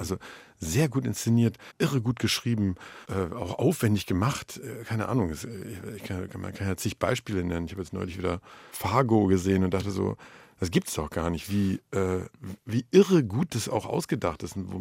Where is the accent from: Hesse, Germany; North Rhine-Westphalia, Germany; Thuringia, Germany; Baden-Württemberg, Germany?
North Rhine-Westphalia, Germany; Wuppertal; now in Berlin, Germany; ich komme aus Wuppertal. Ja. Wuppertal ist so ein lustiges, etwas muffiges Kaff in Nordrhein-Westfalen, das ich sehr gern habe.